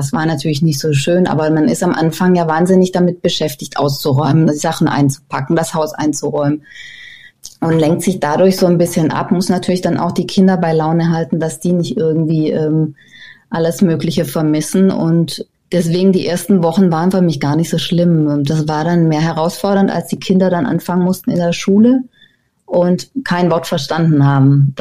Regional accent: Southern Germany, Germany; moved away as an adult; now in Aarhus, Denmark; weil ich komme aus Süddeutschland.

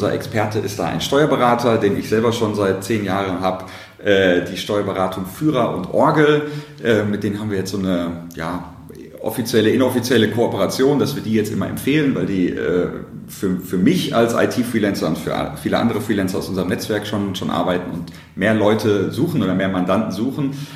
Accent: Dortmund, North Rhine-Westphalia, Germany; Ich komme ursprünglich aus Dortmund, bin da zur Schule gegangen und habe da ein Studium gemacht.

